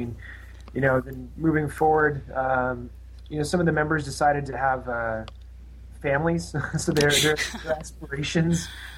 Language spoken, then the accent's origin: English; Baton Rouge, Louisiana, United States; actually was raised in Baton Rouge, Louisiana. I've lived here long enough to for sure call it, you know, my hometown, as the rest of the guys as well.